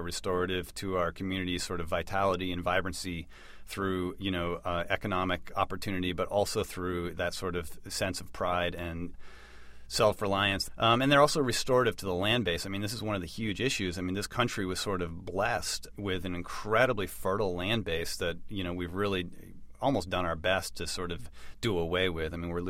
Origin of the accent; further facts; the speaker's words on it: St. Albans, Vermont, United States; Well, I grew up in Vermont. I was born in the northwestern Vermont town of St. Albans into a sort of a dairy farming community.